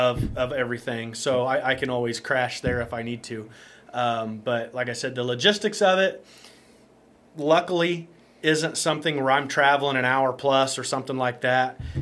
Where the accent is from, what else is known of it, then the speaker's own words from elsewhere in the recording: Greenfield, Illinois, United States; now in Jerseyville, United States; I was born and raised in Greene County, Greenfield.